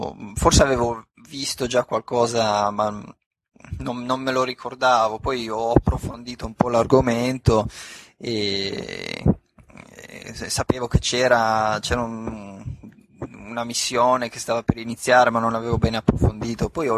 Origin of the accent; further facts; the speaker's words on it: Turin, Piedmont, Italy; sono nato a Torino, ho cresciuto a Torino, ho studiato sempre a Torino e non mi sono mai spostato